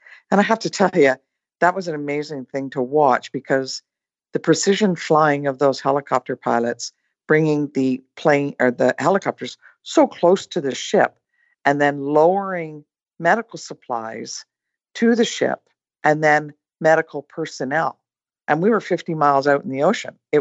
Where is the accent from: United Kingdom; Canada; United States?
Canada; So I anticipated, being Canadian, that I would be one of the last people off the ship